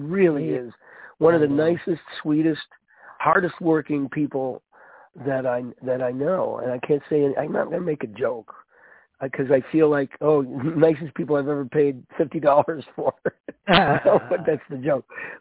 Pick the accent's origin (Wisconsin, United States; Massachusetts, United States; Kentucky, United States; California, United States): Massachusetts, United States; Framingham; now in Huntington, United States; I'm originally from Framingham, Massachusetts, and I live in Huntington, Mass. Now.